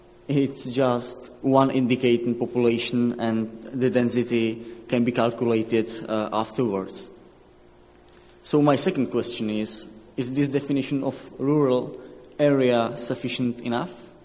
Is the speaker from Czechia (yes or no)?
yes; Czechia; I'm from Czech Republic